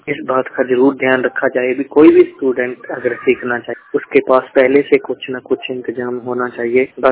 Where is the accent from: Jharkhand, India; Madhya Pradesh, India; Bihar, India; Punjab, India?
Punjab, India; Amritsar; और मैं अमृतसर पंजाब का रहने वाला हूँ। मैं और गांव मेरा राम तीर्थ के पास पड़ता है, वडाला भिट्टेवड, और जिला अमृतसर पड़ता है।